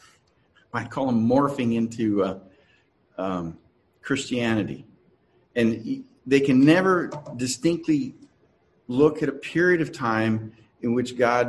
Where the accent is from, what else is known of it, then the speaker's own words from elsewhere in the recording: Miami, Florida, United States; I grew up in Miami, and my dad was always dragged me out to the ocean.